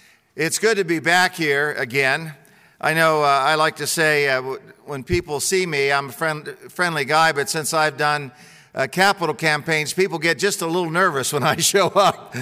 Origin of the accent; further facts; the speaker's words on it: Ohio, United States; I'm no cowboy. I grew up in Ohio, got this kind of cherub round face